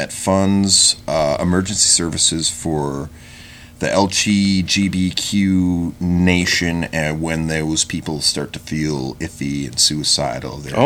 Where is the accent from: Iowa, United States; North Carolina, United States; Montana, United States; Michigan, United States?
Michigan, United States; Holland; also born or lived in Kalamazoo; now in Goshen, United States; I was born in the UP, but I grew up in the Holland area, and then I lived in Kalamazoo for about 6 years while I went to Western and worked there for a while.